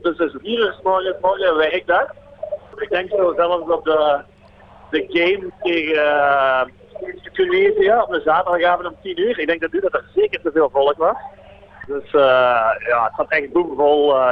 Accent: Belgium; als Belgen zijn we niet gewend om altijd te winnen

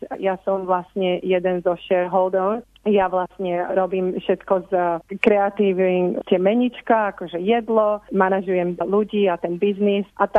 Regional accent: Bratislava, Bratislava Region, Slovakia; moved away as an adult; now in Australia; Ja som vyrastala v Bratislave, na Slovensku v Bratislave. Bola som tam do 18 rokov

